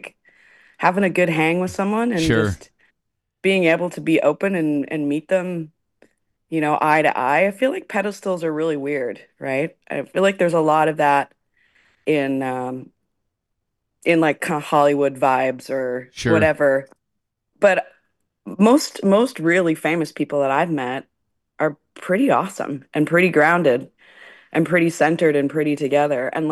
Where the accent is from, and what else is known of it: Peterborough, Ontario, Canada; born or raised there; also born or lived in Toronto / Cavan / Millbrook